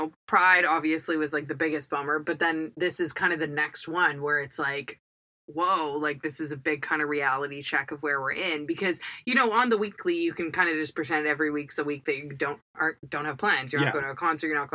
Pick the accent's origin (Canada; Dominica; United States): Canada; North Vancouver, British Columbia; we grew up in North Van, so it rains all the fucking time.